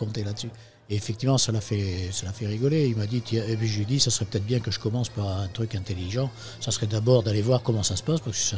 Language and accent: French; Royan, Nouvelle-Aquitaine, France; Parce que je suis de Royan, en fait. Je suis de la Charente-Maritime.